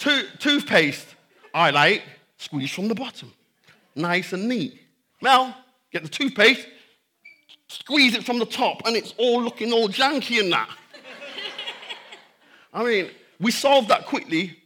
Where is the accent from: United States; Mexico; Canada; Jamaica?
Jamaica; Different cultures came into, I'm Jamaican